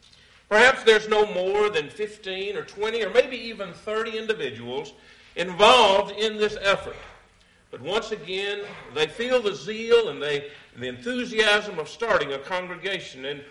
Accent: Atlanta, Georgia, United States; I grew up in Atlanta, outside of Atlanta, and in the last, I'd probably say in the last two or three years, there's been great changes there, but especially since I grew up there as a child.

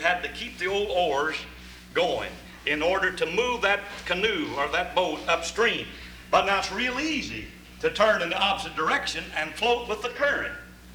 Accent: Kentucky, United States; I grew up in Eastern Kentucky.

